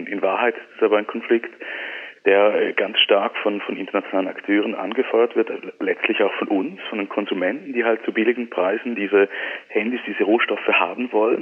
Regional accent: Switzerland; ich bin ein Schweizer

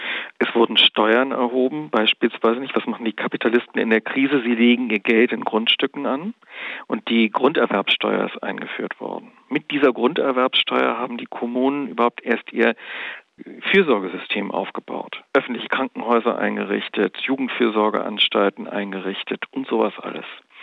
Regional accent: Hamburg, Germany; In Hamburg, wo ich herkomme, hat das relativ lange gedauert.

